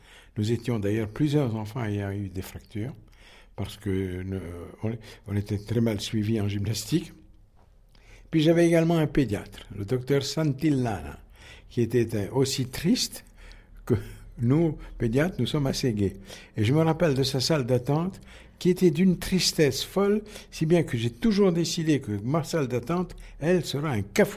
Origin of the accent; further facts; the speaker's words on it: Tunis, Tunis Governorate, Tunisia; moved away as an adult; now in France; Je suis né en Tunisie, à Tunis, en 1931. J'ai fait mes études de lycée en Tunisie, au lycée Carnot à Tunis. Et puis, je suis venu à Paris faire mes études à la faculté de médecine